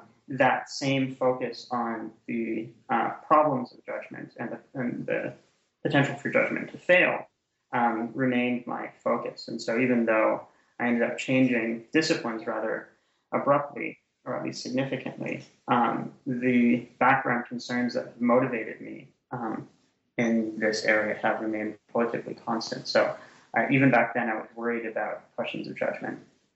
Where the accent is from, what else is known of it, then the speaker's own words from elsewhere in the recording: Canada; I'm Canadian originally